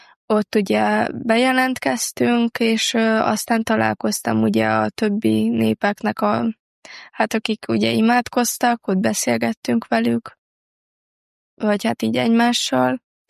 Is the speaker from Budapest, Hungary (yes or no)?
no; Zalaegerszeg, Zala, Hungary; és Zalaegerszegről jöttem.